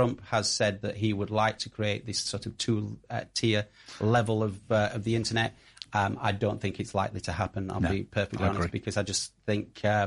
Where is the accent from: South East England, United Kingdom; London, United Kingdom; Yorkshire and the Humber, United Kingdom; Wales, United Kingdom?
Yorkshire and the Humber, United Kingdom; accent: Yorkshire; My Yorkshire accent hopefully didn't.